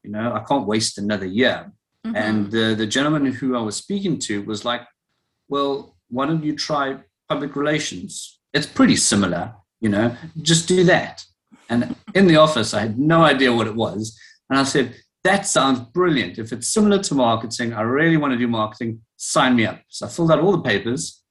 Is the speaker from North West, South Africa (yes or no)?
no; Cape Town, Western Cape, South Africa; now in London, United Kingdom; I'm in from London, England, although my accent doesn't sound very, very British. So originally I'm from Cape Town, South Africa, but been in England for a while.